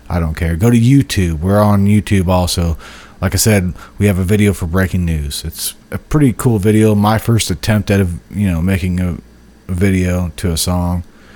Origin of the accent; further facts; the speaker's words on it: Illinois, United States; I'm fucking from Central Illinois, from a small town. I mean, I'm originally from a really small redneck town